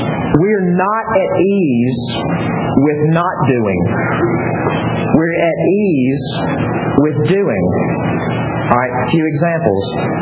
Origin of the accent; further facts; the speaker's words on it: Mississippi, United States; there's Mississippi, right? My home state. You know, and you can hide. I'm from it, fifth generation Mississippian, I can say that, all right?